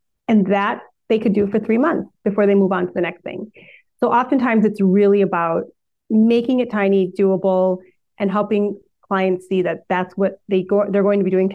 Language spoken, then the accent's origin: English; Minnesota, United States; also born or lived in Hong Kong; I grew up in the Minnesota in the Midwest.